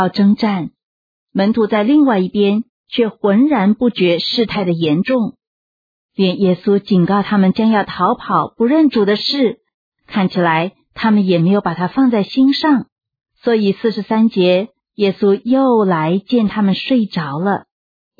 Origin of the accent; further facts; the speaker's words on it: China; 这个12营的意思就是很多，有一点像我们中国人说的千军万马。